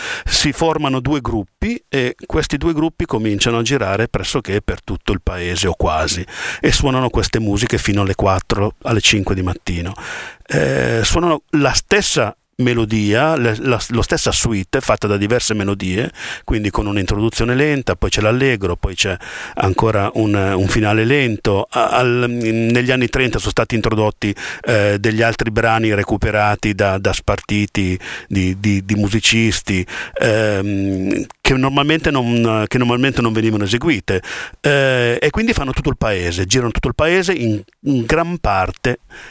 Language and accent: Italian; Gaggiano, Lombardy, Italy; anche nel mio paese, che è Gaggiano, si faceva di notte.